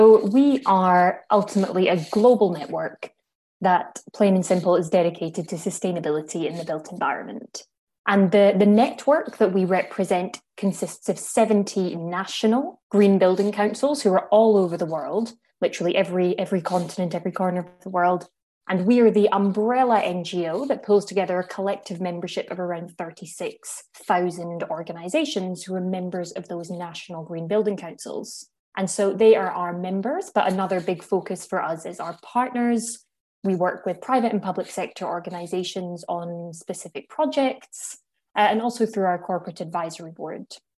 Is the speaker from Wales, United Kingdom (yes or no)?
no; Glasgow, Scotland, United Kingdom; I grew up in Glasgow in Scotland